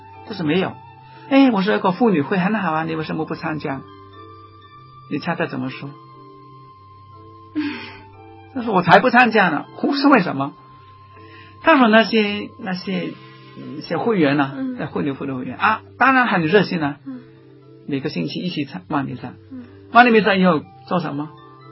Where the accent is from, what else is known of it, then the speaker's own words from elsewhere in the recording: Guangdong, China; 我们广东人说相见好同住难呢